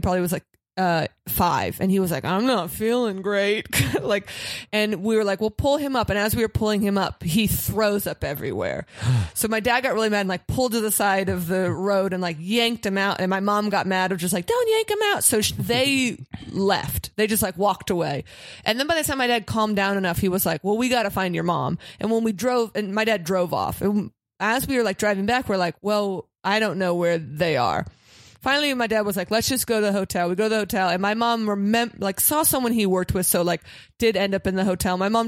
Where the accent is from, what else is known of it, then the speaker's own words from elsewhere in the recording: Pittsburgh, Pennsylvania, United States; before I was in fifth grade, I grew up in Pittsburgh, we had never seen the ocean.